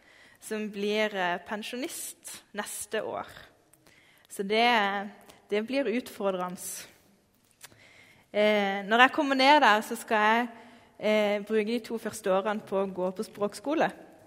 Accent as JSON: {"language": "Norwegian", "town": "Øvrebø", "region": "Agder", "country": "Norway", "said": "Jeg kommer fra Øvrebø og er 29 år gammel."}